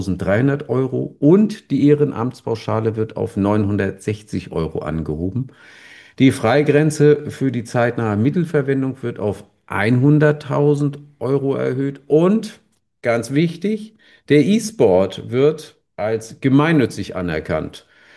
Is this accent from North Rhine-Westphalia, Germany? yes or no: no; Mecklenburg-Vorpommern, Germany; LAG Mecklenburg-Vorpommern mit Sitz in Rostock, also meine Heimat-LAG